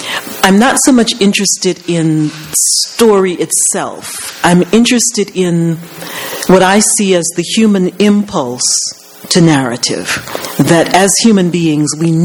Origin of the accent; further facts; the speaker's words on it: New Orleans, Louisiana, United States; I grew up in New Orleans, which is a city that is infested with history.